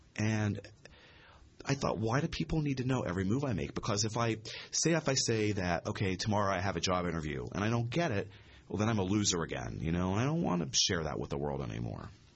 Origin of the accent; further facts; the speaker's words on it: Pittsburgh, Pennsylvania, United States; because I am from Pittsburgh, and I'm the most worldwide famous gay Pittsburgher.